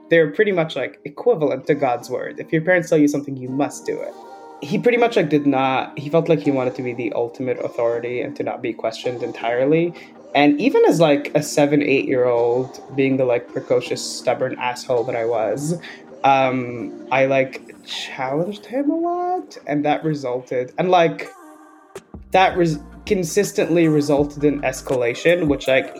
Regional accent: Egypt; also born or lived in Dubai, United Arab Emirates; I am from Egypt, and I spent like all of my childhood between Egypt and Dubai.

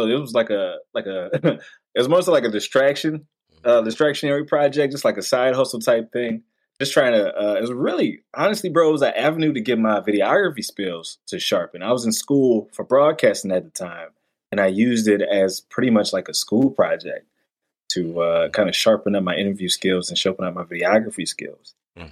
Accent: Lafayette, Louisiana, United States; got me into a CVS affiliate in my hometown, Lafayette, which led me into becoming a videographer for like news, hard news stories

